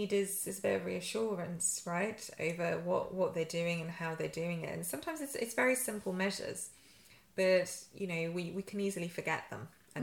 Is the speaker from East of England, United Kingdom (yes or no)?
no; Yorkshire and the Humber, United Kingdom; now in London, United Kingdom; though I live in a big city like London, I do pine, you know, I'm a Yorkshire girl. I grew up in Yorkshire.